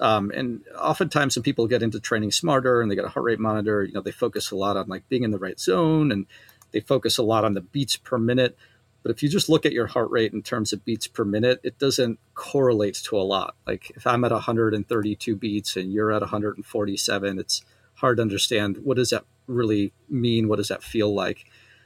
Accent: Switzerland; also born or lived in United States; I grew up in Switzerland

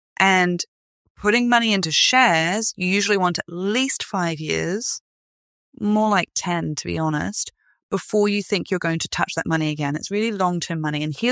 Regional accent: Hexham, North East England, United Kingdom; accent: Northern England; I come from a part of England. It's near Newcastle, a little place called Hexham. I'm actually from Hexhamshire. My husband likes to say I'm a hobbit because I'm from the Shire. But it is a Northern England accent, for anyone who knows that.

